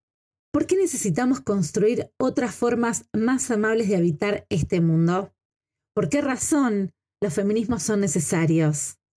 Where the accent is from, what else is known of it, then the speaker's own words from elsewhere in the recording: Argentina; soy de Argentina.